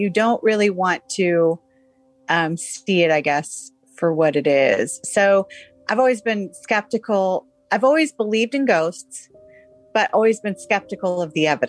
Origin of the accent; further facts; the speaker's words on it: Chicago, Illinois, United States; And then, of course, I grew up, half of my childhood was, I grew up in Chicago and I live near Resurrection Cemetery, which is one of the most famous ghost stories.